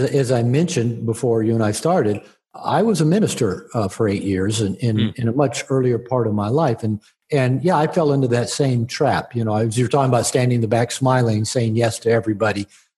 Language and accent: English; Seattle, Washington, United States; But yeah, I'm originally from the Seattle area. So I grew up with had a lot of Mormon friends.